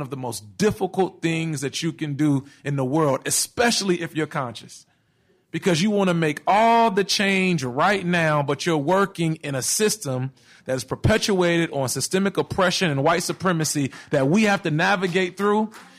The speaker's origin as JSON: {"language": "English", "town": "Atlanta", "region": "Georgia", "country": "United States", "lives_now": "Charlottesville, United States", "said": "I'm from Atlanta. I'm not from Charlottesville."}